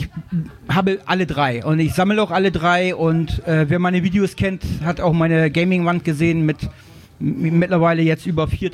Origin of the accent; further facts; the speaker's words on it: Bremerhaven, Bremen, Germany; Also ich komme hier aus Bremerhaven und fühle mich auch wohl hier in Bremerhaven.